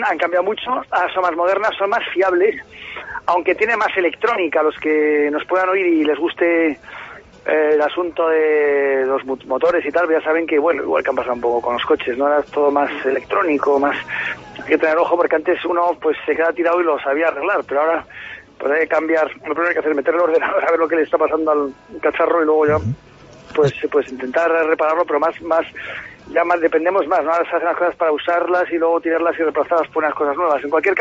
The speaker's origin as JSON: {"language": "Spanish", "town": "Pamplona", "region": "Navarre", "country": "Spain", "tie": "born there", "said": "Yo soy español, sobre todo mi abuela era catalana, de Mataró, soy nacido en Pamplona … de Lexaca, del norte de Navarra. Tengo una vinculación con Soria absoluta, desde hace pues muchos siglos"}